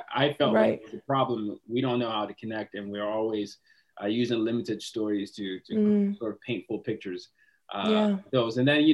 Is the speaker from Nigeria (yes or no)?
yes; Nigeria; And I'm from Nigeria.